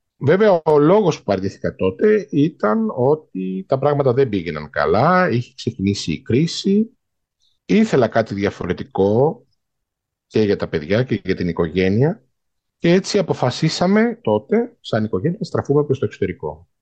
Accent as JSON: {"language": "Greek", "country": "Greece", "also_born_or_lived": "Gothenburg, Sweden / Stockholm, Sweden", "moved": "as an adult", "lives_now": "Denmark", "said": "φύγαμε λοιπόν από την Ελλάδα το 12, πήγαμε στη Σουηδία, στο Γκέτεμπορκ, αρχικά για ένα χρόνο και αργότερα μετά από ένα χρόνο μετακομίσαμε στη Στοκχόλμη."}